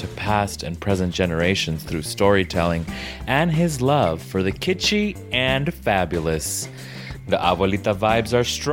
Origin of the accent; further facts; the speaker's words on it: Las Vegas, Nevada, United States; I was like, yep, I was born and raised in Las Vegas. It's like such a badge of honor, you know, because this is like such a transient town